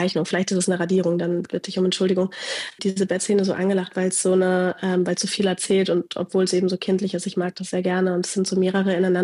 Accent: Berlin, Germany; Und ich meine, ich bin ja in Berlin groß geworden auch.

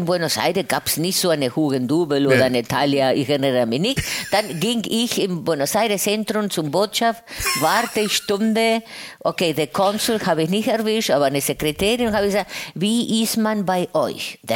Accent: Greece; German is a second language; Und dann haben wir als Grieche, griechische Musik natürlich gab es als Hintergrund.

